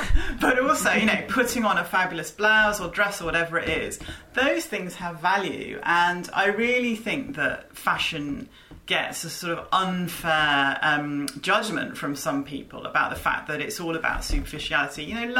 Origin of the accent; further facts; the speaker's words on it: United Kingdom; But I guess it's called being British, isn't it? It's what we do.